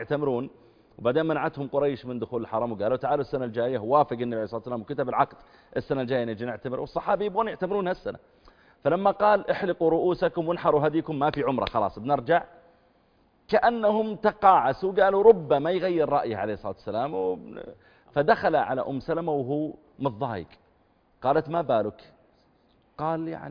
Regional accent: Eastern Province, Saudi Arabia; also born or lived in Riyadh; وأنا من أهل الرياض لكن ربوت هناك، ويبدو أن طبيعة المناطق البحرية

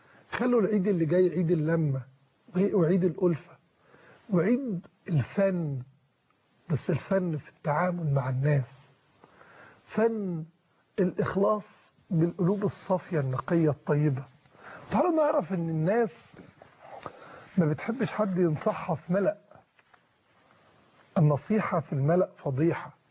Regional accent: Egypt; انا عربي، ومفيش حاجه في عروبتي بتخالف ان انا مصري

